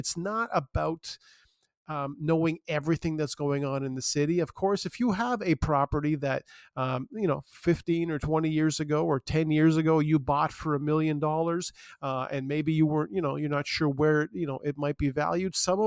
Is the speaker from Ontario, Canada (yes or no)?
yes; Scarborough, Ontario, Canada; I was born and raised in Scarborough. I've lived in different parts of the city.